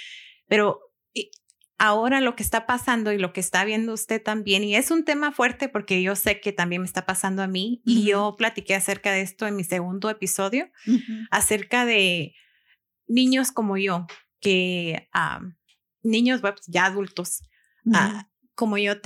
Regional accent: Guatemala; no es para decir de que no somos guatemaltecos o no nos gusta nuestra cultura.

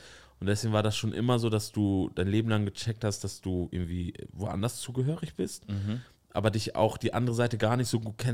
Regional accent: Germany; born there; Nee, ich bin in Deutschland geboren

